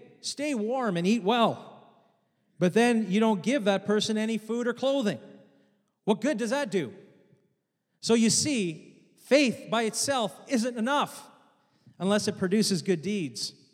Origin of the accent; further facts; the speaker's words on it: Canada; No, close. I came from Canada.